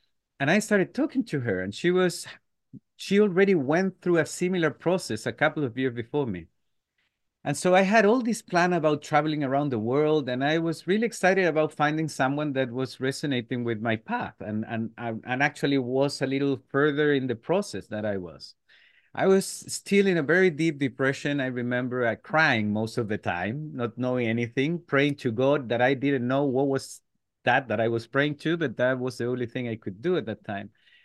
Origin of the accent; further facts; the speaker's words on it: Chile; English is a second language; Well, I have to say that I'm from Chile, by the way. So my English is not, you know, the most perfect one